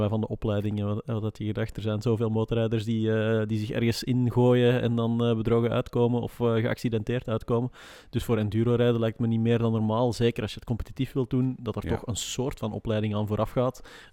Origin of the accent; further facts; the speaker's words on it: Antwerp, Flanders, Belgium; ik kom uit Antwerpen, in Antwerpen is het heel populair